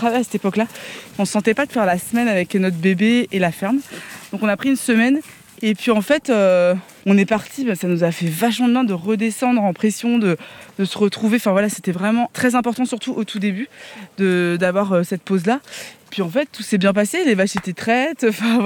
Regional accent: Centre-Val de Loire, France; moi je viens du Loir-et-Cher

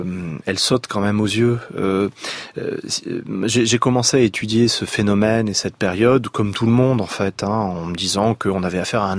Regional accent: France; moi donc, en tant que Français

